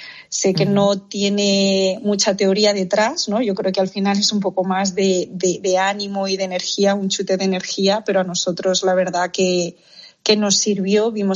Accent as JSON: {"language": "Spanish", "country": "Spain", "tie": "born there", "said": "Pues efectivamente he nacido aquí, así que soy ya muy española, pero creo que lo que más permanece en mí es de los valores chinos es la cultura del trabajo"}